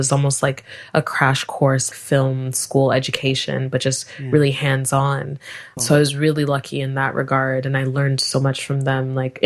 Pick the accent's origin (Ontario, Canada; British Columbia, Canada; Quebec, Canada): Quebec, Canada; Montreal; also born or lived in Nigeria; I was born in Nigeria, but I grew up in Montreal, and there was like a small Montreal Nigerian community